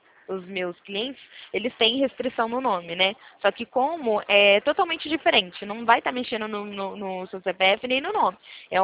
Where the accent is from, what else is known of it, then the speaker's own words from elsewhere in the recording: Limeira, São Paulo, Brazil; eu sou daqui do interior de São Paulo.